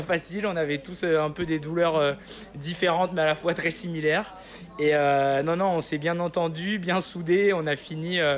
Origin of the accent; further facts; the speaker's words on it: La Rochelle, Nouvelle-Aquitaine, France; Je suis de La Rochelle